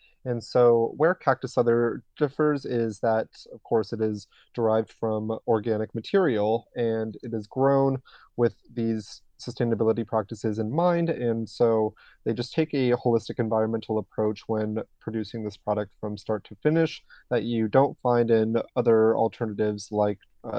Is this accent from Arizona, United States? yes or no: yes; Phoenix, Arizona, United States; I grew up in the Sonoran Desert right here in Phoenix, Arizona.